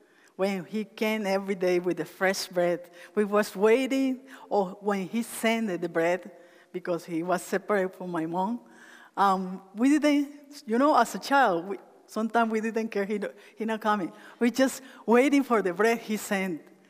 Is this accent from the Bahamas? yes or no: no; Colombia; now in Canada; I am from Colombia. I've lived in Canada for 15 years. I came with my family 15 years ago